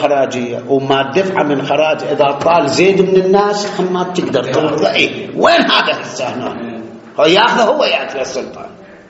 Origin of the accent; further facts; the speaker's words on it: Iraq; شلون عندنا بالعراق عين التمر